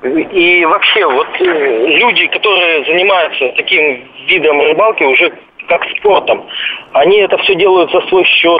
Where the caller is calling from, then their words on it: Yekaterinburg, Sverdlovsk Oblast, Russia; Здравствуйте … Екатеринбург.